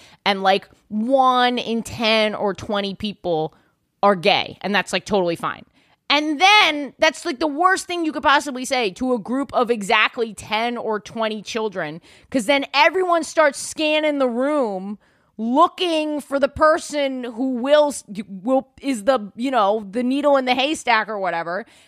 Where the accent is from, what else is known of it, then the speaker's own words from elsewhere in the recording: New York City, New York, United States; Yeah, I grew up like in Yorkville, like, oh, yeah, right below Harlem, above.